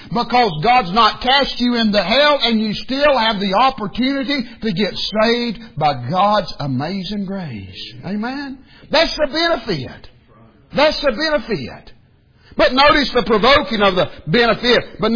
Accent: Georgia, United States; born there; not because I was born in North Georgia, not because I'm a United States citizen

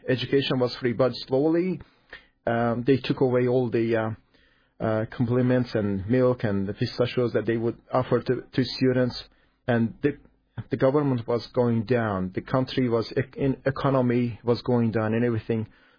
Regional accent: Iran; I grew up just a year after revolution in Iran, and still Iran was a good country.

